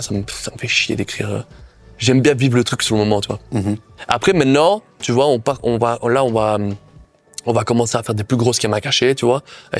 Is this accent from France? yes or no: no; Belgium; Je dis, non, je suis un belge.